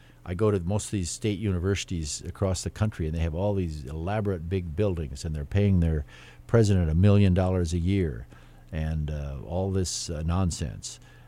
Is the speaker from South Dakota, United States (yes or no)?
yes; Humboldt, South Dakota, United States; I get to my hometown of Humboldt, and I get out to the West River when I come back from some of my teaching assignments.